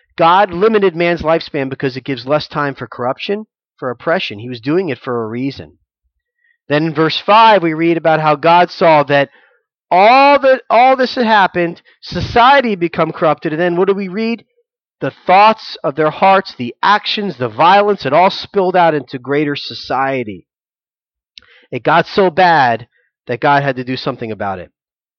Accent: United States; I'm an American. I'm a fourth generation American. I'm a proud American. I'm happy to be in this country.

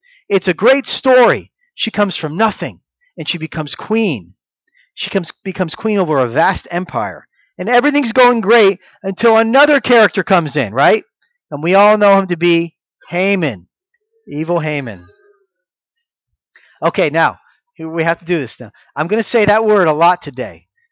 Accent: United States; You know, we Jews in America are in the diaspora. And while it's a wonderful place, and I am an American citizen, and I'm happy to be one.

